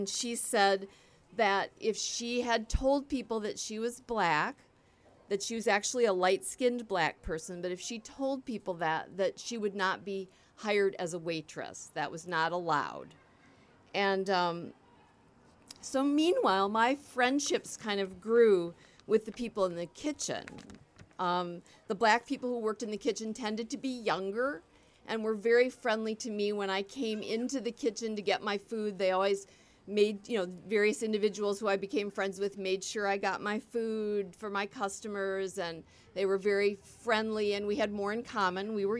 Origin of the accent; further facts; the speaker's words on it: Michigan, United States; I am from the Upper Peninsula, and I was raised in the 50s and the 60s.